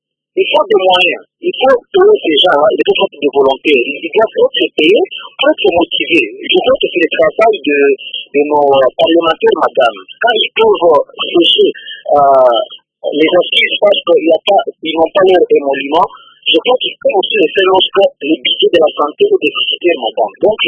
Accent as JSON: {"language": "French", "country": "DR Congo", "said": "ici, chez nous, au Congo"}